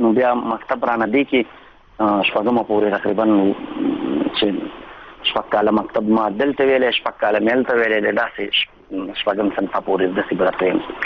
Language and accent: Pashto; Jalalabad, Nangarhar, Afghanistan; زه په جلال آباد ښار کې پیدا شوم په ریګ شامت خان منطقه او کلی ورته وای په هغه ځای کې پیدا شوم